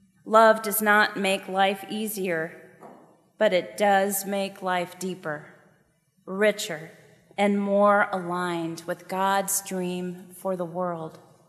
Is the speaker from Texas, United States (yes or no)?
no; Cincinnati, Ohio, United States; There were members of my church where I grew up in Cincinnati.